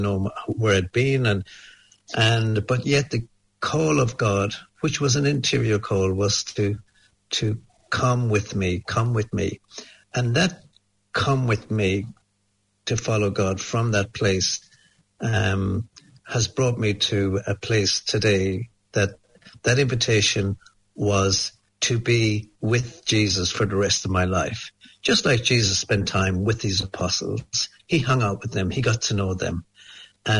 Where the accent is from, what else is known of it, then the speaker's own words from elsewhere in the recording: Ireland; now in New Zealand; I'm from Ireland, and I've been in New Zealand for the last 20 years. Grew up in Ireland in the 60s and 70s, come from a family of 14 children, siblings.